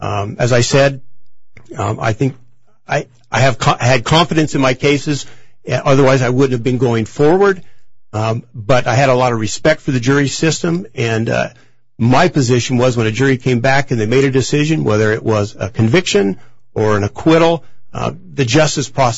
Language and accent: English; Waterville, Washington, United States; I returned to my hometown of Waterville, opened up a small practice